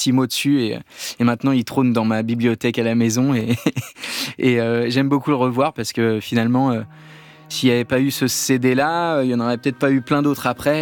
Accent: Nouvelle-Aquitaine, France; j'ai grandi dans la Creuse et on allait faire une virée familiale dans la ville à côté.

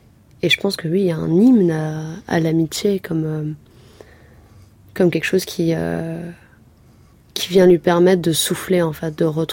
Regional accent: France; born there; Je suis française, je suis née ici

